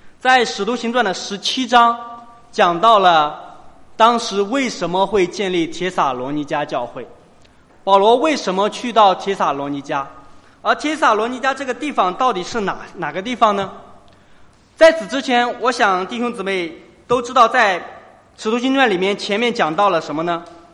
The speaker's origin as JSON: {"language": "Chinese", "country": "China", "said": "被我们中国人称为中国的耶路撒冷"}